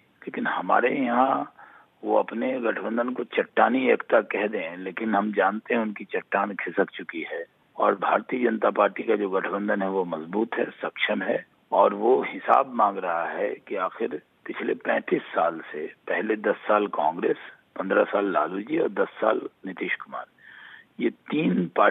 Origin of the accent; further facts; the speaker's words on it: Bihar, India; हम न गुजराती हैं, न हम बांग्लादेशी हैं। उनको ध्यान रखना चाहिए, हम भी बिहारी हैं।